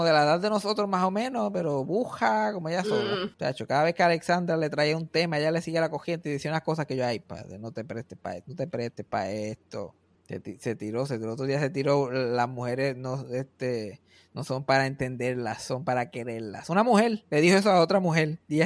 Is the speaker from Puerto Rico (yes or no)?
yes; Mayagüez, Puerto Rico; como yo nací y me crié en Mayagüez